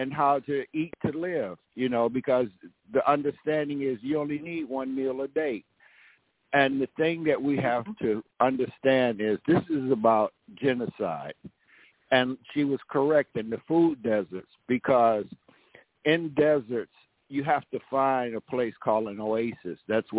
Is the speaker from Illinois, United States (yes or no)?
yes; Chicago, Illinois, United States; I grew up in Wentworth Garden right there at Comiskey Park